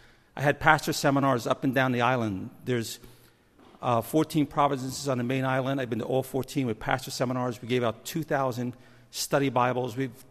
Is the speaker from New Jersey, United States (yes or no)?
yes; New Jersey, United States; I'm from Jersey, and I don't think there's been a hurricane here since the 60s.